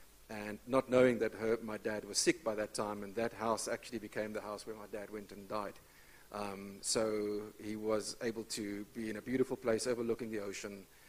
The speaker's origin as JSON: {"language": "English", "country": "South Africa", "said": "We're from South Africa originally"}